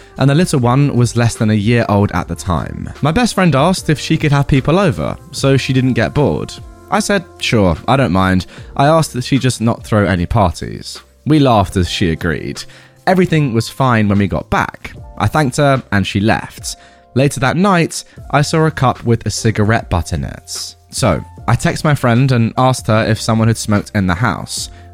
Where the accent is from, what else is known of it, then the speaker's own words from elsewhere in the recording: United States; born there; My backstory is that I was born in the States, but my family are immigrants.